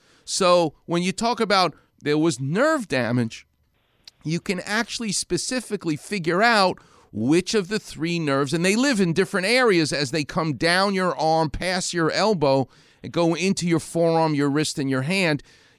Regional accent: New York, United States; And I'm going to tell you, and that's because I'm a New Yorker, which is in me.

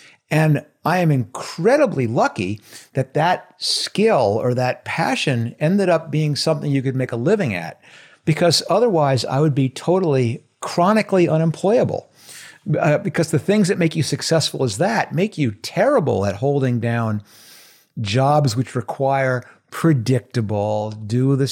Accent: New York, United States; Well, I grew up outside of New York City. I mean, I grew up in a little place about 40 miles where everyone in the city considered, that's upstate, that's the country.

